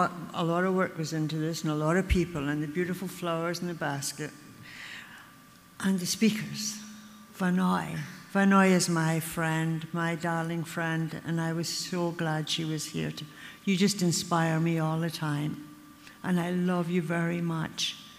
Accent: Glasgow, Scotland, United Kingdom; born there; I was born in Glasgow, Scotland. I have Scottish, Irish, and English blood.

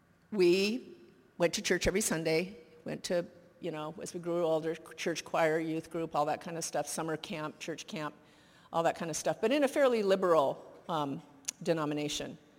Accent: Denver, Colorado, United States; I was born in Denver, so we'd go from Denver every summer back to the East Coast where all the relatives were.

